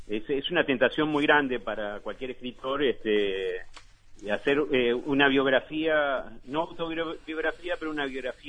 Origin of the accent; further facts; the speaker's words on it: Montevideo, Uruguay; Yo soy montevideano, ¿no? Nací en Montevideo. Me crié, tuve mi infancia y mi adolescencia en el Barrio Sur. un barrio muy especial.